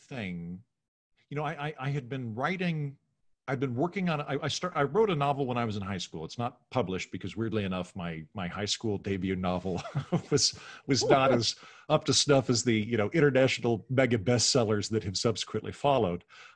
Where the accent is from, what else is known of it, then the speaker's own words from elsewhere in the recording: Oklahoma, United States; I grew up in Oklahoma. I grew up surrounded by cows, and my dad is a federal judge.